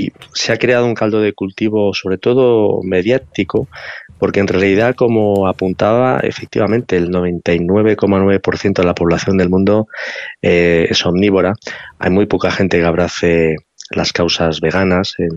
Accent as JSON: {"language": "Spanish", "country": "Spain", "said": "en los países desarrollados, en mi país, en España, concretamente, es un problema"}